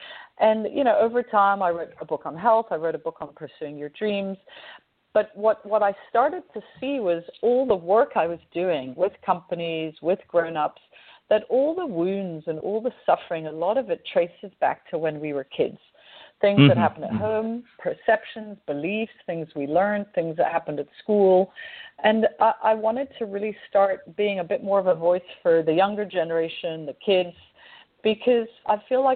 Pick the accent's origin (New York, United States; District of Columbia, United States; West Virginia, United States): New York, United States; New York City; also born or lived in Paris / London / Brussels / Hong Kong; So I have an interesting accent. I was born in the United States. I have French parents, and I grew up in New York City, Paris, London, Brussels, Hong Kong, and Shanghai.